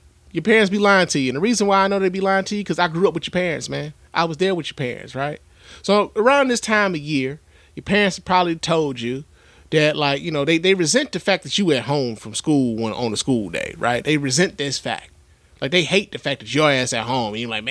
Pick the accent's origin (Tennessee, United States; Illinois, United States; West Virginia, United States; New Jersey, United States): Illinois, United States; Chicago; I'm from Chicago too. So it's like, yo, man, all my life, this time of year, it's been snowy and it's been cold.